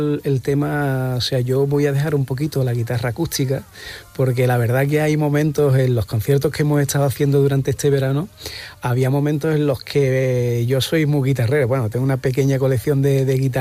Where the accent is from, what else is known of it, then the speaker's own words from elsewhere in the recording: Jerez de la Frontera, Andalusia, Spain; si nos vamos para mi tierra, para Jerez de la Frontera